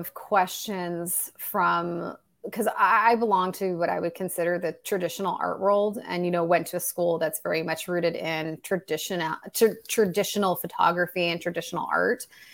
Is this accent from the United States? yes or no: yes; New York, United States; Like, I'm from New York, like, please, we're going to get in a fight.